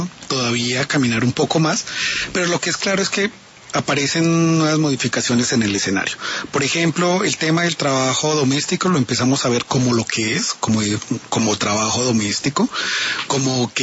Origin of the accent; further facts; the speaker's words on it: Colombia; esa producción que hacemos, digamos, en general como colombianos